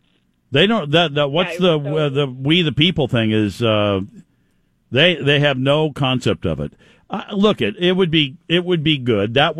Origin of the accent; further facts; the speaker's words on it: California, United States; Being a Californian, it's a tougher job